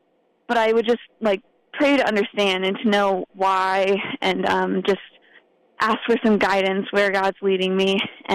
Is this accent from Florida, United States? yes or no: no; Mishawaka, Indiana, United States; they were proud that I came from Mishawaka, and that was really neat.